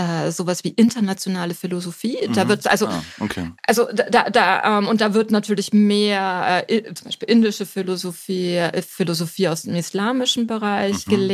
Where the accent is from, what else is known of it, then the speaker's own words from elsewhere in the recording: Erlangen, Bavaria, Germany; Ich habe ursprünglich an meinem Heimatort studiert, also wo ich noch in der Schule war, in Erlangen, an der FAU.